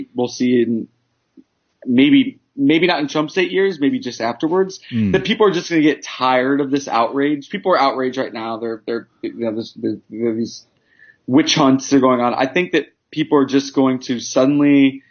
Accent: Tennessee, United States; also born or lived in Midwest; You know, I'm from Tennessee and I grew up in the Midwest and the South.

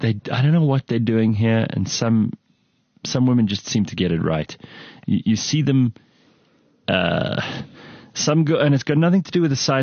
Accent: South Africa; But fuck you, I live in this country. I'm South African.

